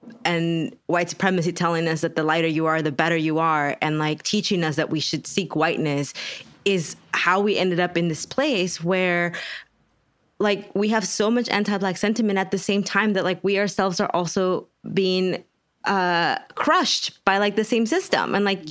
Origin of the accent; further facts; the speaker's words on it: Texas, United States; I'm from Texas, and when I say y'all